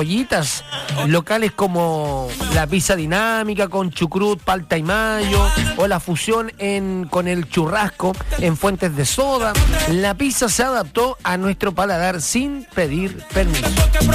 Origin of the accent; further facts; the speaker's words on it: Chile; mira qué orgullo para nosotros como chilenos